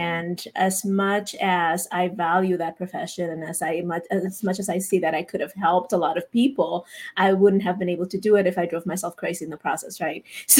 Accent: San Juan, Puerto Rico; now in Florida, United States; No, I was actually born and raised in Puerto Rico. I've only been living in Florida for 9 years.

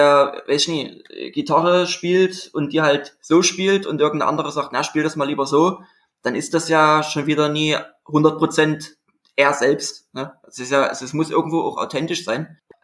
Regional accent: Dresden, Saxony, Germany; hallo. Und ich komme aus Dresden. Schon immer hier gewohnt, gelebt, aufgewachsen. Sehr schöne Stadt.

